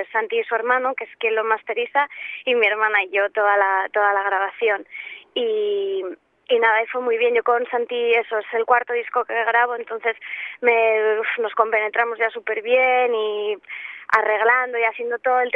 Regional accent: Basque Country, Spain; que yo soy vasca

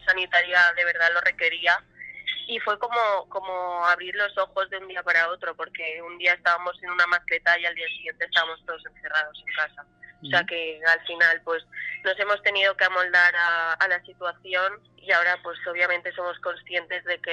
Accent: Valencian Community, Spain; now in Valencia, Spain; yo toda la vida he sido fallera de la Falla San Josep de mi pueblo, pero una vez empecé la carrera me vine a vivir a Valencia

